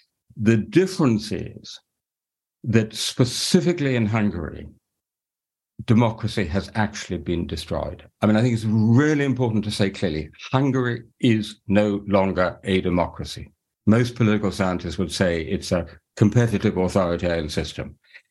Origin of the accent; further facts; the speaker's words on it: United Kingdom; as a Brit